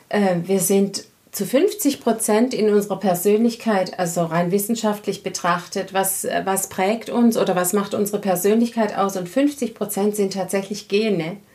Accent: Baden-Württemberg, Germany; accent: Swabian; danke, dass ihr uns unseren schwäbischen Akzent nicht übel nehmt.

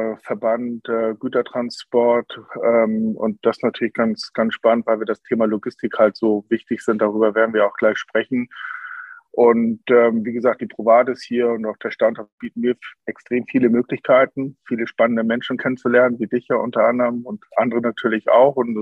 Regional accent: Hamburg, Germany; born there; now in Frankfurt, Germany; Ich bin gebürtiger Hamburger

